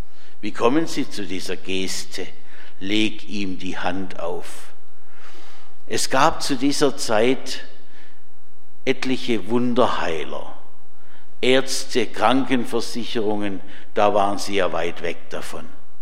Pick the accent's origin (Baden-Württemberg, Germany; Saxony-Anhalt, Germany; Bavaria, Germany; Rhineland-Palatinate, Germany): Baden-Württemberg, Germany; In der Gegend, wo ich herstamme, da gab es auch sowas wie die Mooswiese oder das Volksfest. Es hieß eben Wimpfener Talmarkt.